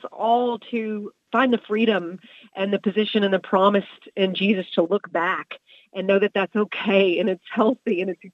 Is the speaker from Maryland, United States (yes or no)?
no; Texas, United States; for me, growing up in the Bible Belt of the world, East Texas, it was really easy to be a Christian.